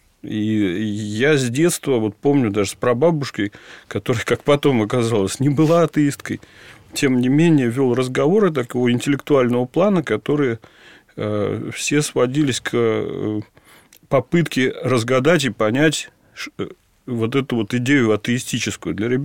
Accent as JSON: {"language": "Russian", "region": "Moscow", "country": "Russia", "tie": "born there", "said": "слава Богу, что я родился именно в Москве, а не в Вашингтоне."}